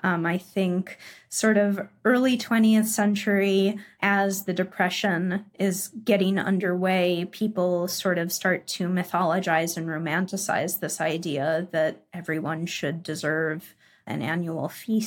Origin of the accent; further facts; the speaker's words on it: United States; Because I'm American, I will cook it on the barbecue with a spice rub.